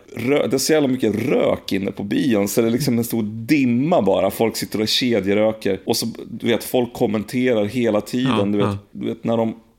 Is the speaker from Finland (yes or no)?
no; Molve, Koprivnica-Križevci County, Croatia; now in Sweden; Det tror jag var när jag var på bybiografen i min hemby Molve i Kroatien.